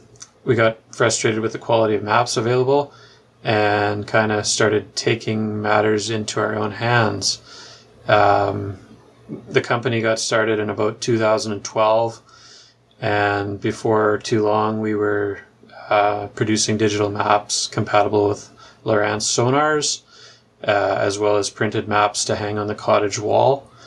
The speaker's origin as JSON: {"language": "English", "town": "Pinawa", "region": "Manitoba", "country": "Canada", "tie": "born or raised there", "said": "Like, I grew up on the Winnipeg River. I grew up in a town called Pinawa"}